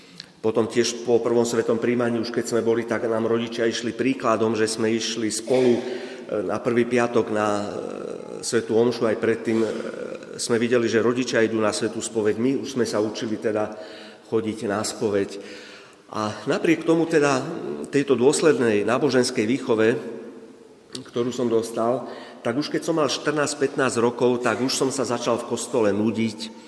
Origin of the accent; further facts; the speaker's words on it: Bratislava, Bratislava Region, Slovakia; Ja pochádzam z katolíckej rodiny, mám 5 súrodencov, pochádzam z Bratislavy, moji rodičia, otec je z východu, od Bardejova, mama je zo stredného Slovenska